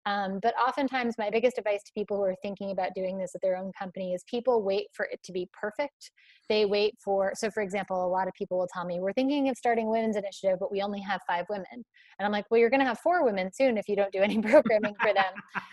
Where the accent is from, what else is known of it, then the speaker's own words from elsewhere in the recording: Boston, Massachusetts, United States; accent: Boston; It sounds way better than my Boston accent, I can tell you.